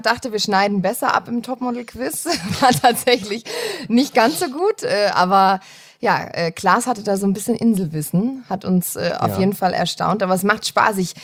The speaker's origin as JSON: {"language": "German", "town": "Kirchzarten", "region": "Baden-Württemberg", "country": "Germany", "tie": "born or raised there", "also_born_or_lived": "Wiesbaden", "said": "Genau, geboren in Frankfurt, in Wiesbaden. Hab da eine kurze Zeit gelebt, so 6 Jahre, und dann bin ich in den Schwarzwald nach Kirchzarten gezogen."}